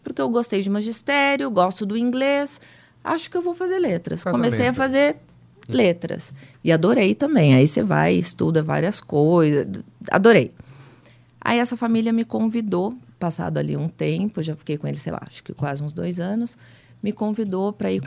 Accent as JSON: {"language": "Portuguese", "town": "Pouso Alegre", "region": "Minas Gerais", "country": "Brazil", "said": "Eu sou de Minas, sou de Pouso Alegre."}